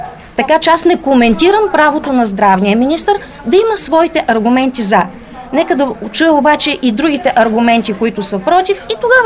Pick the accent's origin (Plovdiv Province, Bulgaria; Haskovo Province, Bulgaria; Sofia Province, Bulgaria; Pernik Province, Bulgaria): Plovdiv Province, Bulgaria; Plovdiv; От Пловдив съм, адвокат с 25 годишна практика съм.